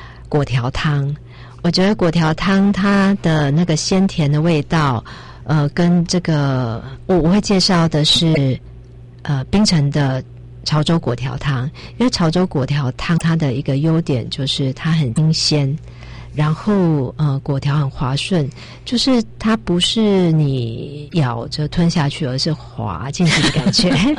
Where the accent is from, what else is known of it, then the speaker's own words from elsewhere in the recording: Taiwan; 也就是我们台湾人来说的话比较适口的一个味道。